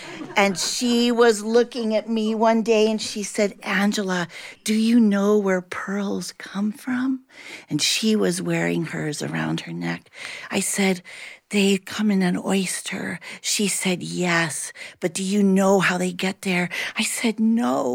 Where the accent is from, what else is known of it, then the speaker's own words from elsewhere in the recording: Caracas, Capital District, Venezuela; When I was a young girl, I was growing up in Caracas, Venezuela.